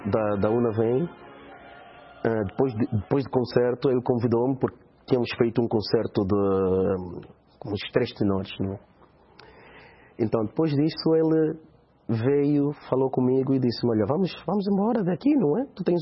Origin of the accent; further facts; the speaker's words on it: Angola; moved away; Lembro-me da primeira vez que eu saí de Angola, deixar a minha família lá na porta, lá no portão, chamado portão, não é, do quintal